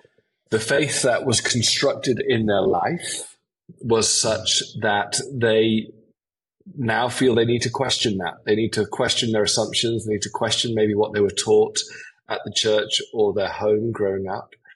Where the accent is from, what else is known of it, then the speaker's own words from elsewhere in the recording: England, United Kingdom; Obviously, I'm not from America. I'm from England.